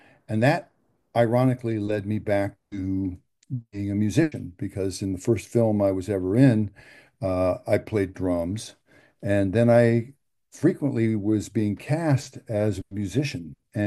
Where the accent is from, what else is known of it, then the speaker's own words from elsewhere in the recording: Midwest, United States; I grew up in the Midwest in the kind of the crosshairs, the vortex of soul music and rock and roll.